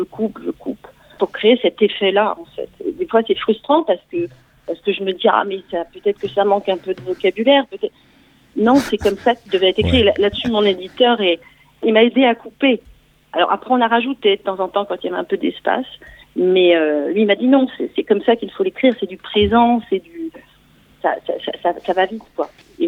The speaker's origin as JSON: {"language": "French", "region": "Île-de-France", "country": "France", "tie": "born or raised there", "also_born_or_lived": "Belgium", "moved": "as an adult", "said": "entre Aulnay, Villeparisis, Vergalant. Là où j'ai grandi, juste à côté. Mes grands-parents habitaient là."}